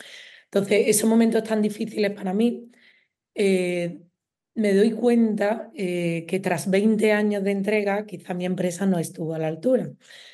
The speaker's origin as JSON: {"language": "Spanish", "town": "Málaga", "region": "Andalusia", "country": "Spain", "said": "pues yo soy malagueña"}